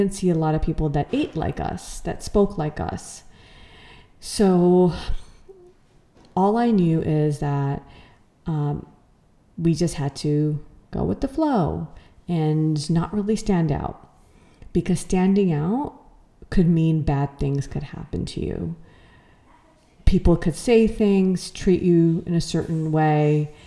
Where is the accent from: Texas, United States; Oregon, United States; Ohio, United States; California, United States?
California, United States; Los Angeles; growing up in Los Angeles, I was born and brought up in LA. I had two siblings. My parents immigrated to the country right before I was born.